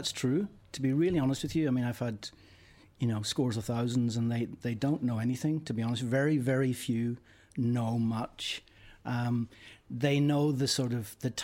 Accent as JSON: {"language": "English", "region": "Northern Ireland", "country": "United Kingdom", "said": "I'm from Northern Ireland, and there may be some connection there. I saw a lot of not so great stuff happening back there in the 70s."}